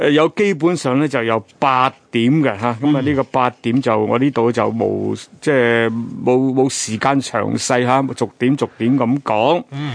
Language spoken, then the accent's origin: Cantonese; Hong Kong; 数字即是我们香港人讲的数码啦。